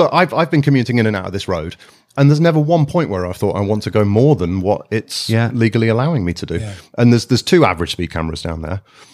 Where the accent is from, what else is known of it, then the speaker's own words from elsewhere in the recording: Saudi Arabia; I was raised out of the country. I was raised in Saudi Arabia.